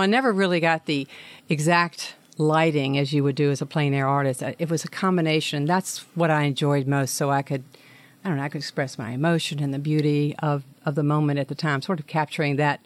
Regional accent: Shreveport, Louisiana, United States; And growing up in Shreveport, Gwen Norsworthy, she had a teaching lessons down at the Spar downtown, and that was my first lessons.

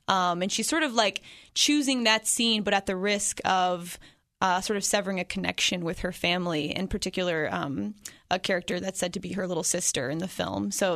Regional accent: Englewood, Ohio, United States; Yeah, I'm from Inglewood. Yeah, so a suburb outside of Dayton. Yeah, that's where I'm from.

